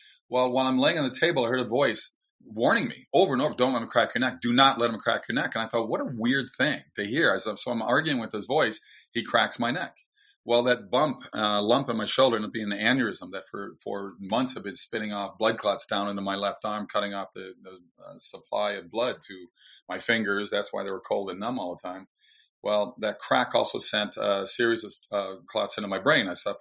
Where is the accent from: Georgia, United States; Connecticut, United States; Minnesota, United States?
Minnesota, United States; I grew up in Minnesota, the Lutheran, being a Norwegian guy is kind of typical for that part of the country where a lot of people settled when they left the old country and came to America.